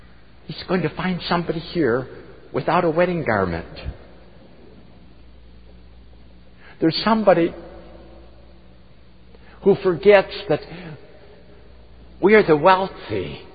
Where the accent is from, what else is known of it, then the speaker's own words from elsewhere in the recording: Muskegon, Michigan, United States; born there; It's not my fault that I was born in Muskegon, Michigan, of a father and a mother who loved me